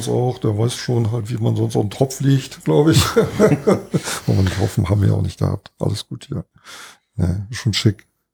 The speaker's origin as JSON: {"language": "German", "region": "Schleswig-Holstein", "country": "Germany"}